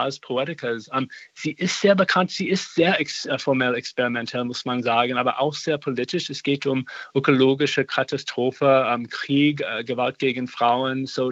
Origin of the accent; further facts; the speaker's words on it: Arizona, United States; Ich komme aus Arizona und es gibt so viele Leute auf die Straße.